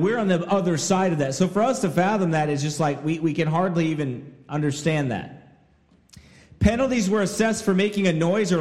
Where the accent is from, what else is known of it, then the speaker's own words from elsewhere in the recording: United States; See, we growing up in America, we don't even understand the concept of religious persecution.